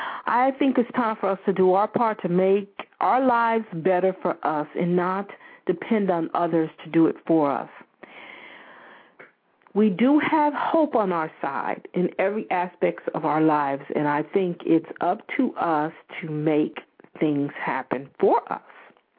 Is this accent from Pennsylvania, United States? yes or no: no; Albany, New York, United States; also born or lived in Michigan; We were raised in Albany, New York. We moved from New York to Michigan, and then we moved here to my mom's birthplace.